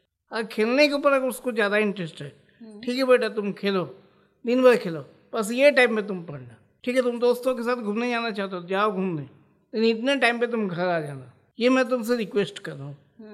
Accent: Dhanbad, Jharkhand, India; मैं एक्चुअली धनबाद का रहने वाला हूँ

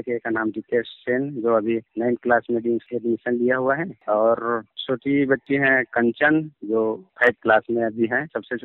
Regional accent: Sawatpur, Chhattisgarh, India; मैं सावतपुर post office Sargaon जिला मुंगेली छत्तीसगढ़ का निवासी हूं, और मैं एक कृषक हूं मैम। कृषक के साथ साथ साइकिल रिपेयरिंग का भी काम करता हूं। छोटा सा गांव है मेरा, 2500 जनसंख्या है, और सभी कृषि पर ही निर्भर है।

